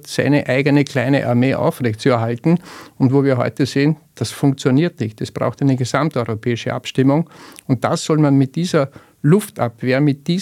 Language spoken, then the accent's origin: German; Austria; Und wir als Österreicher müssen uns danach richten